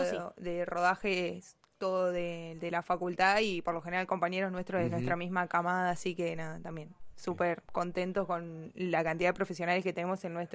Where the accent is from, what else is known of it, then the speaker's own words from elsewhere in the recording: Bahía Blanca, Buenos Aires Province, Argentina; now in La Plata, Argentina; yo soy de Bahía Blanca, así que me mudé acá para estudiar en el 2021.